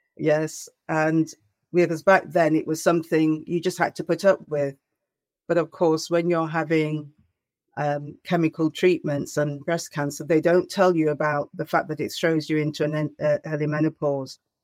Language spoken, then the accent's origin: English; Yorkshire and the Humber, United Kingdom; born there; I was born in Yorkshire and I returned.